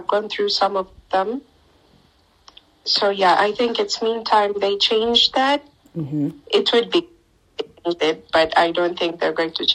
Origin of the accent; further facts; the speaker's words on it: Kenya; the traditions that we grew up with in Kenya.